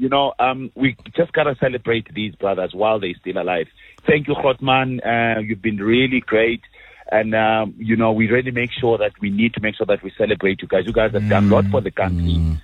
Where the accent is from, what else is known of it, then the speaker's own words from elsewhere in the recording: South Africa; they were even more excited to see us as South African.